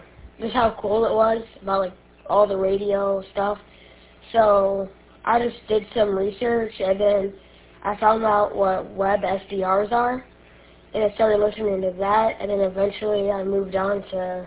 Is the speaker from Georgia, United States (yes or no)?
no; Michigan, United States; I am from Emory City, Michigan